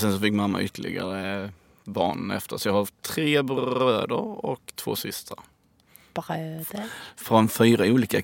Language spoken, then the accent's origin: Swedish; Hässleholm, Skåne, Sweden; also born or lived in Kristianstad; I Kristianstad. Fast jag är då från Hässleholm. Men då hade de inget BB i Hässleholm.